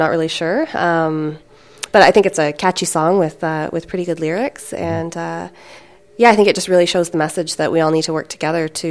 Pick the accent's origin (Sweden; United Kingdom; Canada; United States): Canada; Hamilton, Ontario; So I'm from Hamilton, and all of my family is in Hamilton as well.